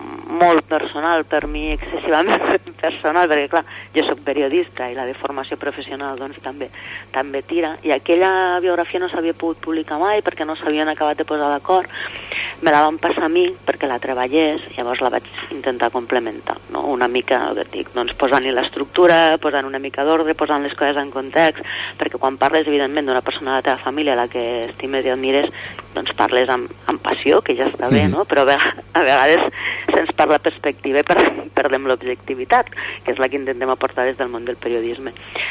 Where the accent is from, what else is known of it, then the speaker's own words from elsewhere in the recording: Catalonia, Spain; Soc lleidatana d'adopció, més concretament del Baix Segre, que jo defenso sempre la terra. Evidentment la meva família és navarresa i és aragonesa, i jo vaig arribar aquí de petita.